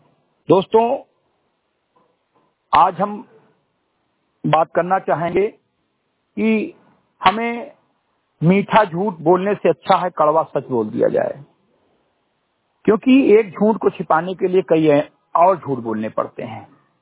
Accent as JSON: {"language": "Hindi", "region": "Uttar Pradesh", "country": "India", "tie": "born or raised there", "said": "ग्राम सभा सिमरी गटई विकासखंड मैनपुरवा जनपद बहराइच का मूल निवासी हूं"}